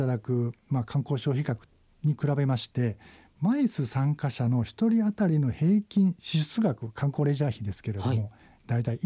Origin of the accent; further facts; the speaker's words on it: Mie, Japan; 私も三重県人ですし、三重県大好きです。